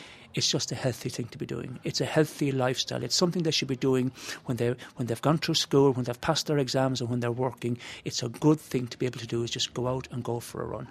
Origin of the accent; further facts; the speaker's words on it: Brosna, Munster, Ireland; moved away; even though I'm from Kerry, from Brosna, I'm out of Kerry for the last 40 or so years